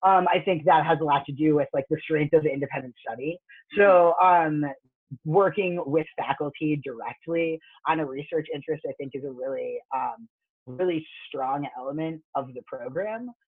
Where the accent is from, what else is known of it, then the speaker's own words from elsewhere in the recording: New York, United States; Well, I'm originally from New York.